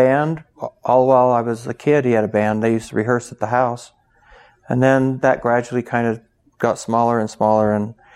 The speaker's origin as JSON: {"language": "English", "town": "Twin Falls", "region": "Idaho", "country": "United States", "tie": "born or raised there", "said": "I grew up in Idaho, Twin Falls, Idaho. I'm the fifth of six children."}